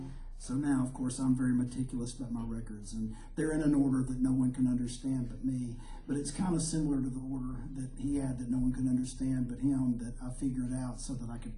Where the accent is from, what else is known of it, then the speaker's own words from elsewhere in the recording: Muscle Shoals, Alabama, United States; upbringing wasn't a typical North Alabama upbringing, and I'm from the northwest corner of Alabama, and I'm from the Muscle Shoals area